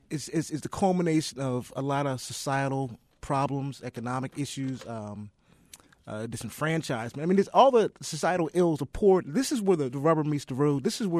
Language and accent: English; Baltimore, Maryland, United States; I'm from West Baltimore. When I drive up and down Pennsylvania Avenue, I don't, you know, I'm 45, so I don't remember those days.